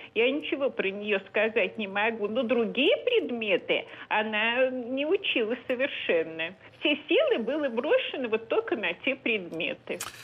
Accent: Moscow, Russia; Да, я москвичка, я тут училась, и тут институт закончила, и проживала 75 лет.

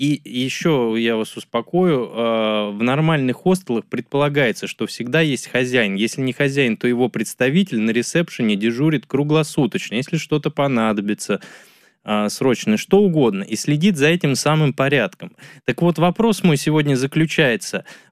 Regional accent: Moscow, Russia; Я как москвич вообще-то не только о москвичах думаю.

